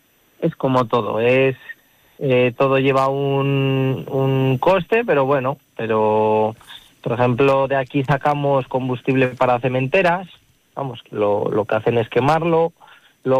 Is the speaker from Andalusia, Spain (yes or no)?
no; Guardo, Castile and León, Spain; no nací en Guardo, pero me he criado en Guardo toda la vida y no quería marchar.